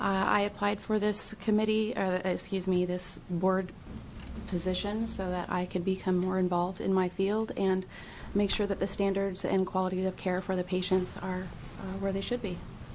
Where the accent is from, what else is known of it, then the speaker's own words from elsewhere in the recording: Gold Beach, Oregon, United States; also born or lived in California; I'm from Brookings, Oregon. I grew up in Gold Beach, Oregon my entire life.